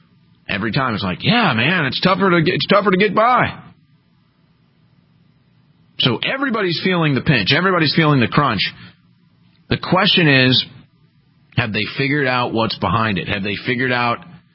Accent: United States; I'm an American patriot. I love the American way of life.

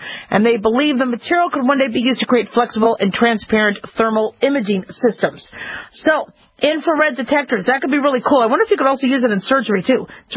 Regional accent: Phoenix, Arizona, United States; And I remember growing up in Phoenix where, you know, neighborhoods were really, really dark.

